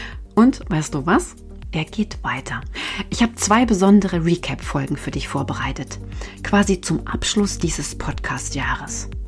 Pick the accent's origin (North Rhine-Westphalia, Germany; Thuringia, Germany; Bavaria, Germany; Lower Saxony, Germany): Thuringia, Germany; Als Kind spielte ich hier im Sand. Ich komme aus Thüringen.